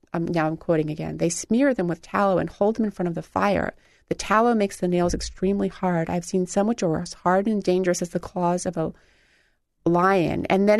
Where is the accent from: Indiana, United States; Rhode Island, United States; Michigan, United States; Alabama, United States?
Indiana, United States; now in Indianapolis, United States; oh, we grew up outside of Indianapolis. And then no one would ask us any further questions because it was like, well, that's boring. And then I moved to Indianapolis